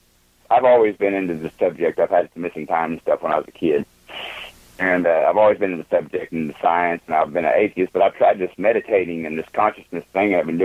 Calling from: Oklahoma, United States; from Oklahoma. I've been on before.

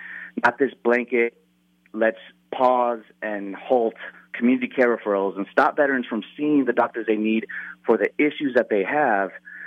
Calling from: Las Vegas, Nevada, United States; I'm here in quarantine, essentially, in my home in beautiful Las Vegas.

